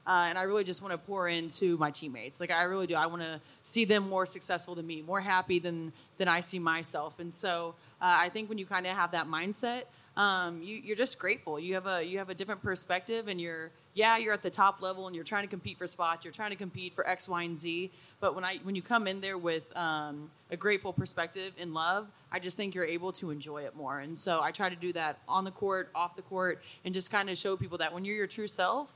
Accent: Midwest, United States; I'm from the Midwest, and so it's been really nice to kind of get back here.

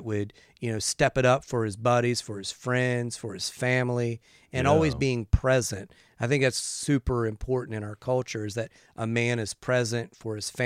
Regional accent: West Virginia, United States; See, I grew up in West Virginia. You know, I grew up in the woods.

